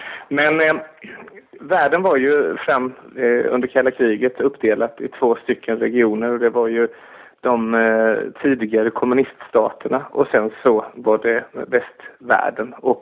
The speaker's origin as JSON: {"language": "Swedish", "town": "Mullsjö", "region": "Jönköping County", "country": "Sweden", "tie": "born or raised there", "said": "Jag hade en fantastisk förmån i det här lilla samhället Mullsjö där jag växte upp utanför Jönköping."}